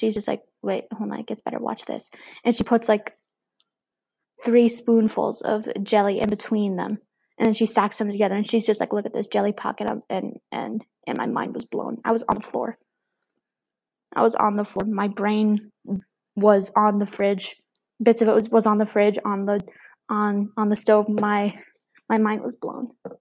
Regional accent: the South, United States; I say soda because I'm from the South.

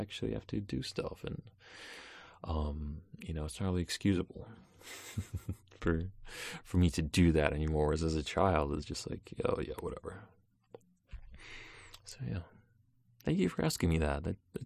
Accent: Russia; moved away; I was born in Russia, and I grew up there for a little while

